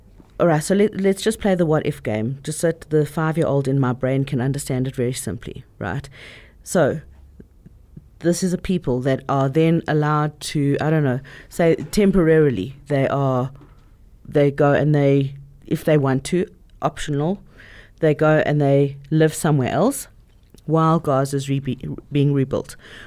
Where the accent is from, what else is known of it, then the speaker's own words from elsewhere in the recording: South Africa; I think about that as a lot as a South African, as a mother.